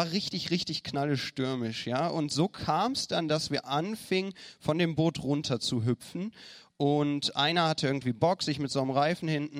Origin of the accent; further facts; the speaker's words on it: Cologne, North Rhine-Westphalia, Germany; Ich bin nicht von hier, ich komme auch nicht aus dem Norden, ja, ich komme aus Köln